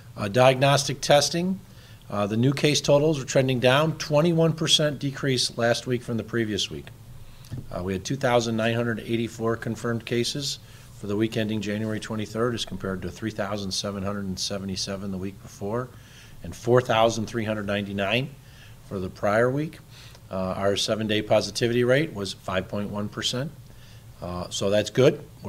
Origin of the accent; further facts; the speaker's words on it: Lackawanna, New York, United States; We still have some communities like my hometown of Lackawanna